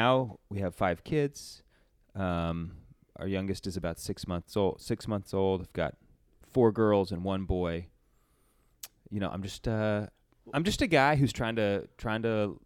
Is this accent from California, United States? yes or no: no; Tulsa, Oklahoma, United States; So I'm from Tulsa. I was born and raised in Tulsa.